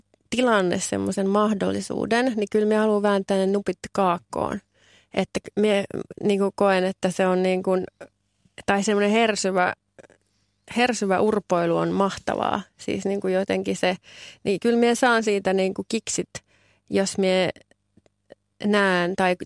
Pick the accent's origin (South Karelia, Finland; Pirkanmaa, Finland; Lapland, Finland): Lapland, Finland; minä olen tyypillinen lappilainen päihteiden käyttäjä